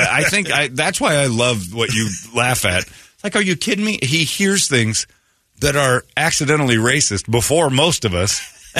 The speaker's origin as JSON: {"language": "English", "region": "Indiana", "country": "United States", "tie": "born or raised there", "said": "Maybe that's a lot of maybe growing up in Indiana."}